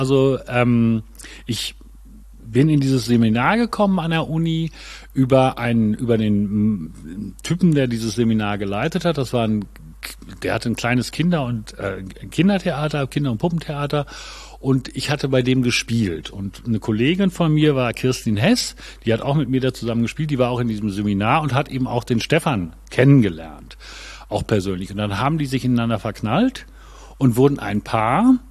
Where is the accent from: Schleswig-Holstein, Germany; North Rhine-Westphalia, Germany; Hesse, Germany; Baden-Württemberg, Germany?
North Rhine-Westphalia, Germany; Gronau; now in Berlin, Germany; ich komme aus dem Münsterland, also aus Gronau in Westfalen. Das ist an der deutsch-niederländischen Grenze, ungefähr 50 Kilometer westlich von Münster. Und ich bin 1989 nach damals noch West-Berlin gezogen, also im Oktober 89.